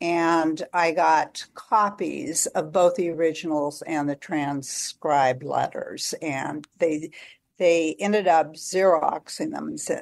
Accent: Paso Robles, California, United States; also born or lived in Atascadero; now in Portland, United States; I was born in Atascadero, and I lived in Paso Robles most of my young years. I went to Paso Robles High and graduated

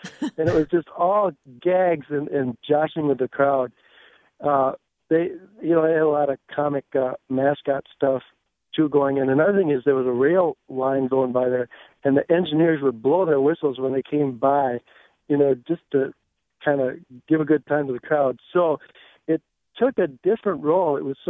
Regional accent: Minneapolis, Minnesota, United States; Well, I came from Twin Cities, Minneapolis, and there's a major league team, of course, there.

